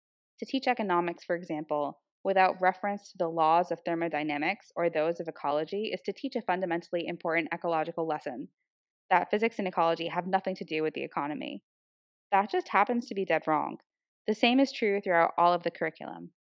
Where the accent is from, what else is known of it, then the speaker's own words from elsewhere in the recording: Youngstown, Ohio, United States; I grew up near Youngstown, Ohio, which was largely destroyed by corporate decisions to disinvest in the economy of the region.